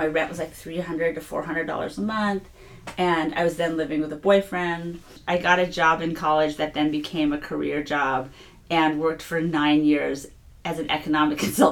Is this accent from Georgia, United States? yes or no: no; Santa Monica, California, United States; Like, I grew up in basically in Santa Monica. You know, horseback riding at Pepperdine University. So I was all about the beach.